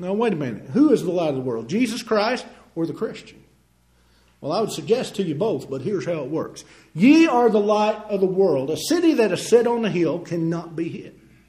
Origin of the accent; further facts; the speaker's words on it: Tennessee, United States; I'm not smart. I'm not intelligent. I'm from Tennessee.